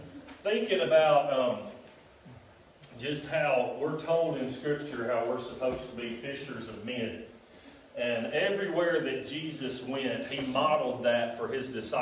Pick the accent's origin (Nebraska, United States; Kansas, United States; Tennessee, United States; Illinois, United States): Tennessee, United States; Nashville; I thought back to when I was a teenager. I grew up in Nashville.